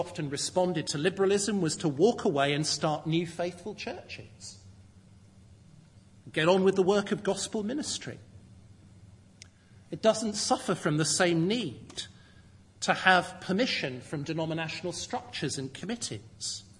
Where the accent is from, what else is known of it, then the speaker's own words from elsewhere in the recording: Birmingham, West Midlands, United Kingdom; In my hometown, Birmingham